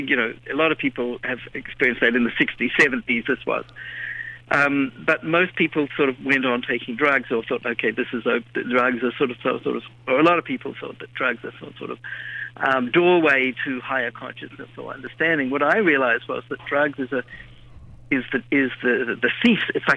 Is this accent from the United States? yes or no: no; New Zealand; Well, I grew up in New Zealand, and you might be able to tell that from my accent.